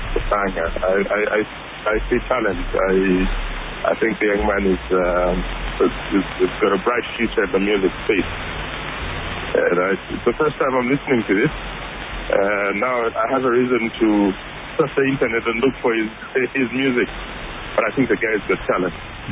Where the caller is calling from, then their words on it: Lusaka, Lusaka Province, Zambia; I'm calling from living Lusaka.